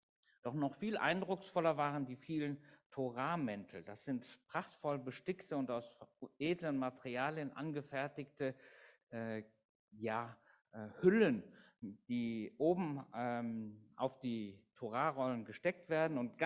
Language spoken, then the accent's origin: German; Düsseldorf, North Rhine-Westphalia, Germany; also born or lived in Frankfurt; vielleicht noch 56 bin ich. Geboren in Frankfurt, aufgewachsen in Düsseldorf. So ein bisschen Rheinländer steckt dann doch noch in mir.